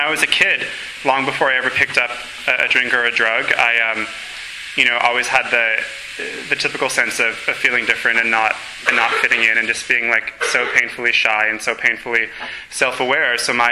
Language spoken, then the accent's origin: English; Chicago, Illinois, United States; moved away as an adult; also born or lived in Milwaukee; I'm from Chicago originally. I moved up to Milwaukee to go to college, and my alcoholism progressed up a notch.